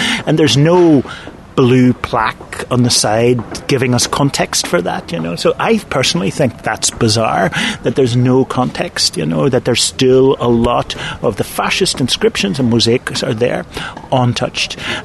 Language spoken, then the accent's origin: English; Ireland; I come from Ireland